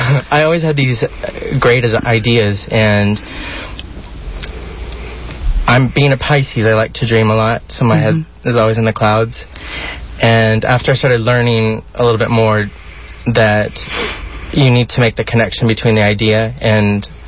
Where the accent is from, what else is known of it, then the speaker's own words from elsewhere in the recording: San Antonio, Texas, United States; now in Houston, United States; No, actually, I am from San Antonio